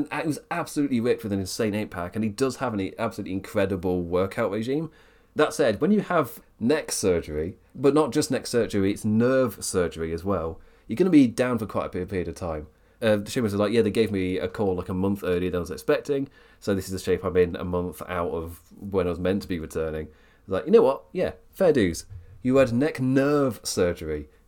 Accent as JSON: {"language": "English", "region": "England", "country": "United Kingdom", "said": "Oh, I might do an All In one actually, because I'm English."}